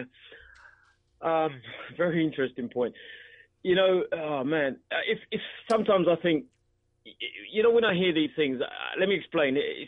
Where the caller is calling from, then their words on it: London, United Kingdom; why I am phoning in from London, UK, is this